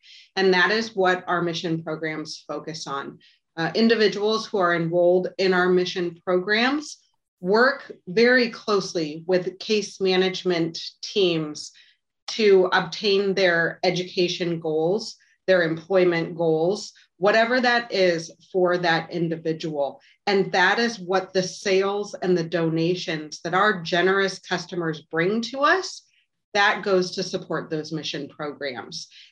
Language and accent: English; Omaha, Nebraska, United States; I was born and raised in South Omaha, so I've been here my entire life.